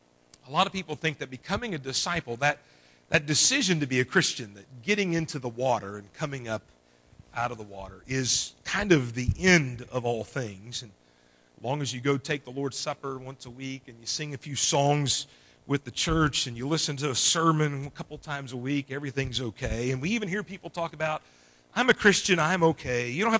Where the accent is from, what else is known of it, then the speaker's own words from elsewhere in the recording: Tennessee, United States; I mean, I'm from Tennessee, so I'm kind of that guy in a foreign land.